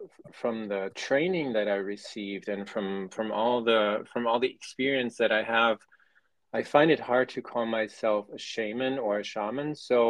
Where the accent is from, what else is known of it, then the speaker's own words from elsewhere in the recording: Germany; English is a second language; Let's just say when I was growing up and when I was leaving high school, I was really keen on leaving Germany.